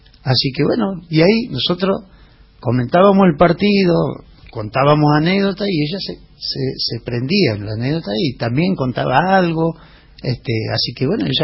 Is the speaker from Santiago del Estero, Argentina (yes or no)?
yes; Santiago del Estero, Argentina; Somos Santiago del Estero, somos chacarera, somos patio de tierra.